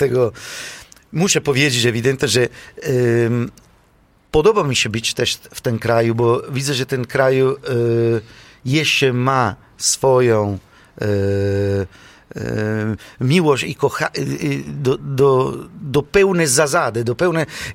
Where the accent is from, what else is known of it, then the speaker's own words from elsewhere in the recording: Syracuse, Sicily, Italy; Polish is a second language; Oczywiście ja pochodzę z Sycylii, w taki punkt Syrakuza